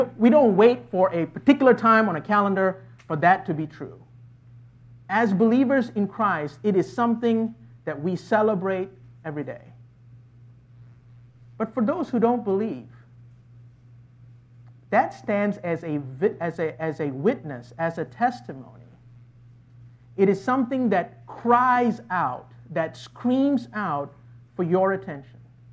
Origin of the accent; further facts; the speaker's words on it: Malaysia; When I was growing up in Malaysia, one of the things that I remember about Palm Sunday